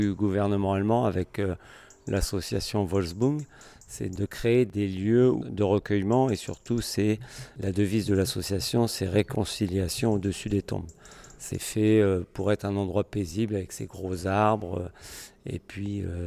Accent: Craonne, Hauts-de-France, France; born there; Je suis né à Craonne en 1966.

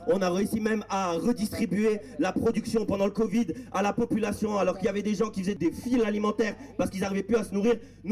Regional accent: Metz, Grand Est, France; Moi je viens de Metz, de Moselle.

